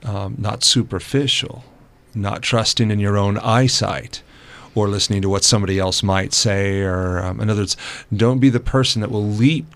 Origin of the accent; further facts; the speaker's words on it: California, United States; I grew up in California, so the earthquake thing has always been there.